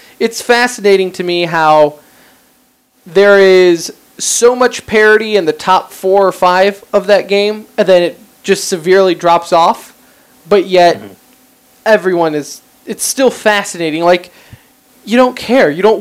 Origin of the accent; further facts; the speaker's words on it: United States; As an American, I feel like I should use a controller